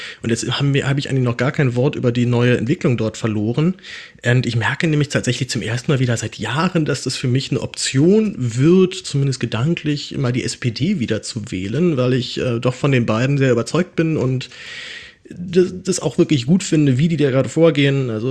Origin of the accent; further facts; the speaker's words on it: Berlin, Germany; aber als Berliner hält mich echt in der Großstadt echt so gar nichts an Silvester.